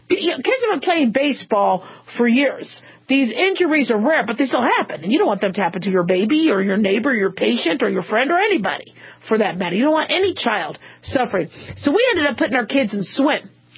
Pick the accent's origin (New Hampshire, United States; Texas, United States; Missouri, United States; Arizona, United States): Arizona, United States; Phoenix; When I grew up in Phoenix and we had to run track in the heat, 120 degrees, it was horrible.